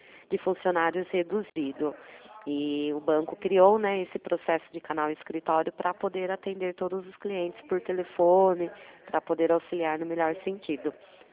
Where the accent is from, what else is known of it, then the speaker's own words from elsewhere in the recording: Itu, São Paulo, Brazil; eu sou da cidade de Itu